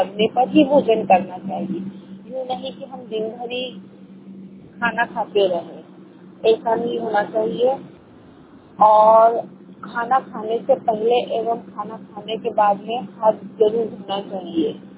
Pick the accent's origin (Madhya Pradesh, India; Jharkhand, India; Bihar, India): Madhya Pradesh, India; Mhow; मैं महू से हूँ, तहसील महू, जिला इंदौर।